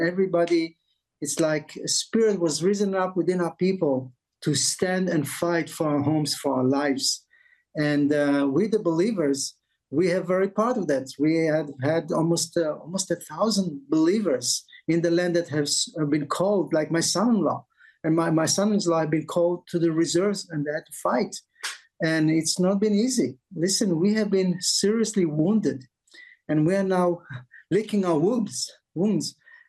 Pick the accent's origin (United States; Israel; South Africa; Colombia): Israel; I was born and raised in Israel. I'm a native Israeli. I came to know the Lord 40 years ago in a Baptist church in Florida.